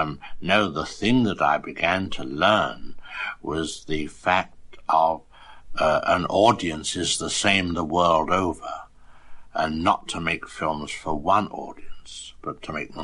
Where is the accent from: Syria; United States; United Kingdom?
United Kingdom; London; You know, I'm a Londoner, and I was quite a devotee of the theatre at a very early age